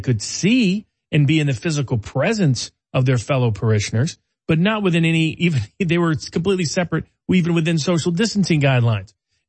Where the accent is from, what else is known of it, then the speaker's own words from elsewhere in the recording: Chattanooga, Tennessee, United States; the mayor of Chattanooga, my hometown in the southeast corner of Tennessee